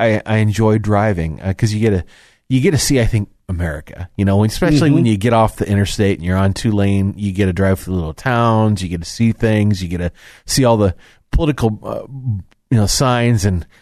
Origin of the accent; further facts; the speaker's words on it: United States; But cause I'm an American, I understand the sport.